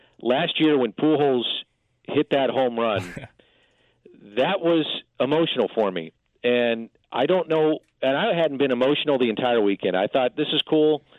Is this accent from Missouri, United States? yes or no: yes; St. Louis, Missouri, United States; And we grew up in South St. Louis, didn't have a lot of money